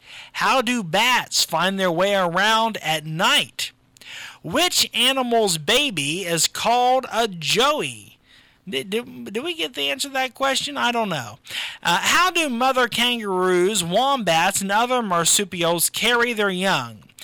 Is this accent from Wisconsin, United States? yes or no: no; Ohio, United States; accent: Ohio; That's my Ohio accent coming out, right?